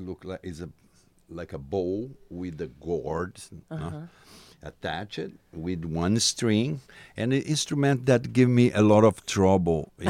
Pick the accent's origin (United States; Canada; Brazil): Brazil; English is a second language; And I came from Brazil in the rainforest, and we have the sounds of the water.